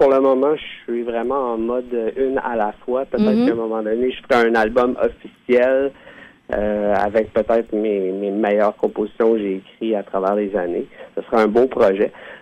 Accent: Montreal, Quebec, Canada; born there; Oui, je suis né à Montréal puis je vis encore sur la rive nord, là, pas très loin.

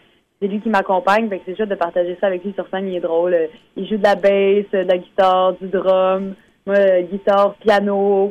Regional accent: Acadia, Canada; en tant qu'Acadienne

